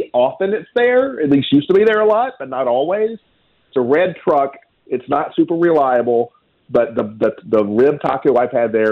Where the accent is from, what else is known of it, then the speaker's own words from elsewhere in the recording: Arkansas, United States; I consider myself a Southerner first and a Memphian second, right? I grew up in Arkansas, and I culturally, I consider myself very Southern.